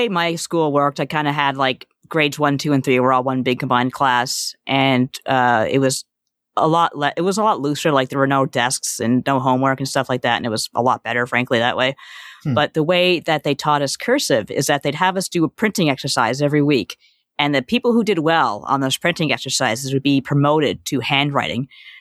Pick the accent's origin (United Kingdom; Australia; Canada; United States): Canada